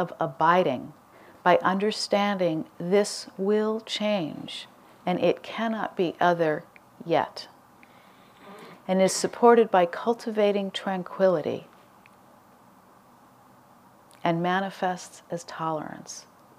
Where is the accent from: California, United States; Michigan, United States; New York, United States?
California, United States; Arcata; And my husband and I come from Humboldt County, from Arcata, which is a pretty progressive, liberal community.